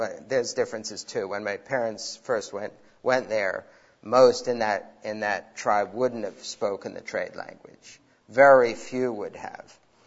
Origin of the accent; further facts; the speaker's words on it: Papua New Guinea; growing up in Papua New Guinea, because of the multitude of languages, there's, just like in Africa, which has Swahili, a trade language, there's a trade language in Papua New Guinea. And growing up, that's what I learned to speak, the trade language, not the tribal language